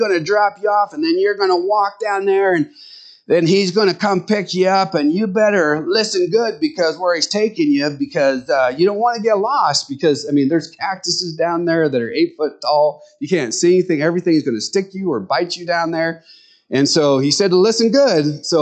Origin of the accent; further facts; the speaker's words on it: Nebraska, United States; They would say, where is your accent from? And we would say, we're from Nebraska.